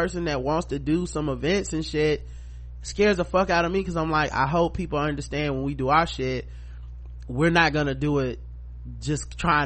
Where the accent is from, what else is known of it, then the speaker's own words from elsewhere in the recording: the South, United States; plus we are from the South.